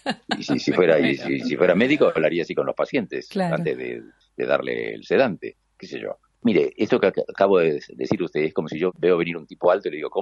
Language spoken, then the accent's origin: Spanish; Argentina; also born or lived in Spain; descubrieron que yo era argentino cuando llegué ahí, dije, en realidad yo vengo de España, donde ustedes me contrataron, pero soy argentino.